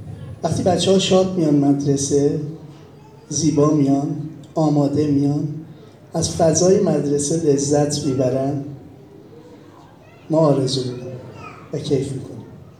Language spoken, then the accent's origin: Persian; Tehran, Tehran Province, Iran; من خودم بچه تهرانم، اما مرحوم پدر و مادر از موقع ازدواج اومدن تهران تو شهرستان